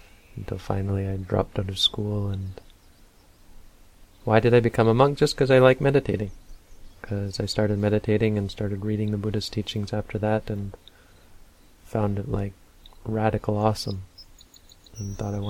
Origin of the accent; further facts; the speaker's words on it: Canada; I just couldn't find it growing up in Canada.